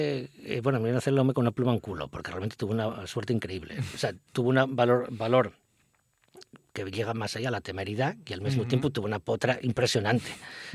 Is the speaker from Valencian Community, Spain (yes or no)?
yes; Valencian Community, Spain; siendo como valenciano como yo